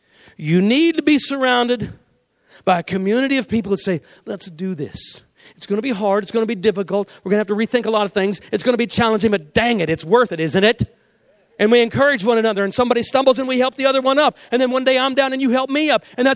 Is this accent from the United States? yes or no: yes; United States; because I grew up in America, modern West, American pop Christianity, I learned to keep it privatized and individualized.